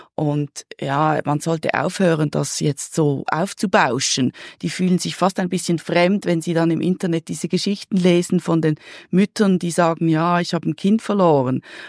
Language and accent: German; Basel, Basel-Stadt, Switzerland; ich komme aus Basel und da gab es schon diese Konzepte